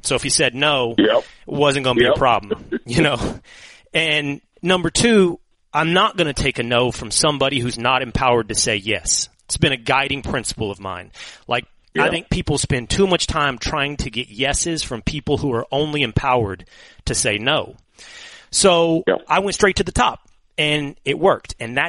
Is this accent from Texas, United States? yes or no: yes; Texas, United States; I grew up deer hunting in Texas, and I did not like it